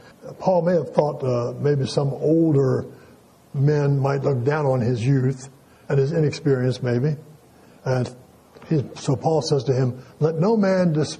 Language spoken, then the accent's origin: English; Delaware, United States; In my hometown in Delaware